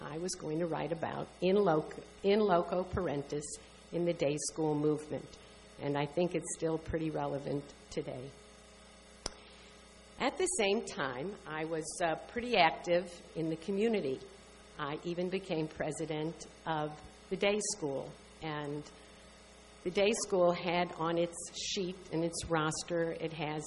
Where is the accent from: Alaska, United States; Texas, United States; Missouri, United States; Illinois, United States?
Missouri, United States; St. Louis; as your program tells you, and I'm sure as your program tells you, I'm from St. Louis, Missouri. Now, most of you think that I'm from out of town, but I'm not. You guys are from out of town. I'm from in town.